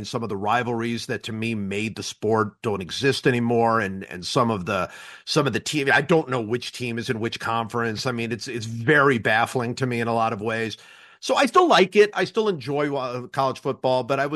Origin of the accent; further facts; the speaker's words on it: Cleveland, Ohio, United States; I grew up completely a pro fan. I mean, that was growing up in Cleveland.